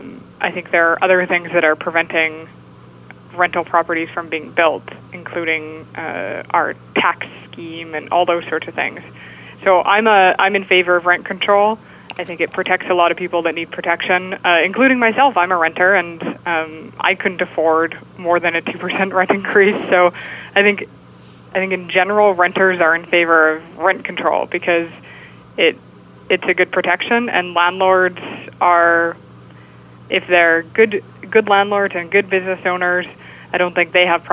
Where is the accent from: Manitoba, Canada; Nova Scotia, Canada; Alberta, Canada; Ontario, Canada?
Alberta, Canada; Calgary; I'm from Calgary, and during the boom in Calgary